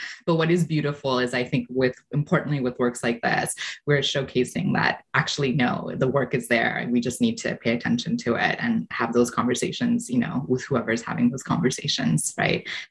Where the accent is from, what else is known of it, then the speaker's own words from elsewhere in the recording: Canada; I think as Canadian scholars, we're located and based here in whatever geography